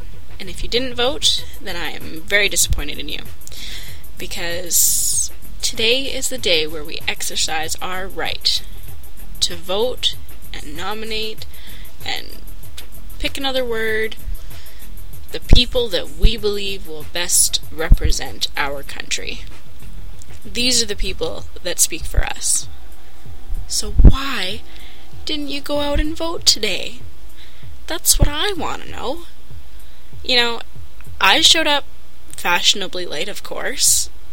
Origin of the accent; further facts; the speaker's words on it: Alberta, Canada; we're from Alberta, and we're from a pretty redneck town.